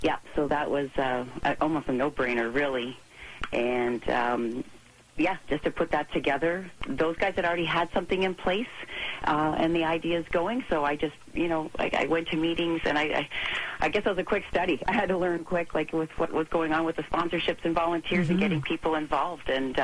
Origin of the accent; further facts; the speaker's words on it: Windsor, Ontario, Canada; But we're both from Windsor, and we loved coming home, and we just knew that this was a place that we had to be to raise our family.